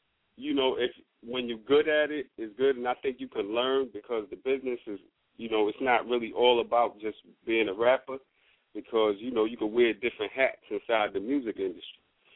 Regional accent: New York, United States; Like, I'm coming from Brooklyn, Bed-Stuy, New York, all my life.

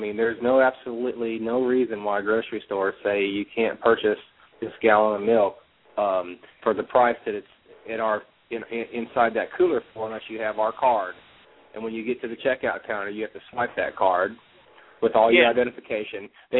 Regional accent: Tennessee, United States; Because I'm from Tennessee, I can't walk into Vons, and vice versa.

